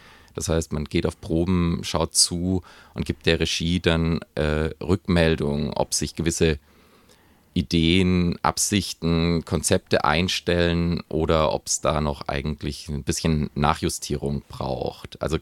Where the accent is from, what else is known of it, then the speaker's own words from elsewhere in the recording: Sigmaringen, Baden-Württemberg, Germany; Ich komme aber ursprünglich aus Sigmaringen, also eine gute Stunde von hier. Dort bin ich geboren und aufgewachsen.